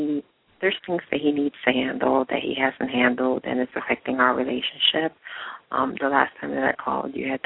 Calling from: Florida, United States; I'm calling from Florida.

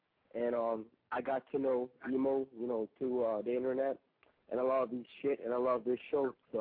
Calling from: Budapest, Hungary; Well, I'm calling in from Central Europe in Budapest, Hungary.

